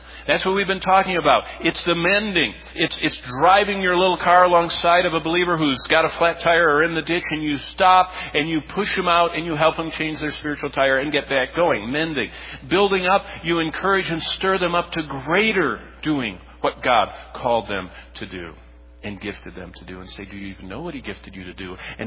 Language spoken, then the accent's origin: English; Michigan, United States; when I grew up in the Baptist church in Michigan, fellowship meant pink punch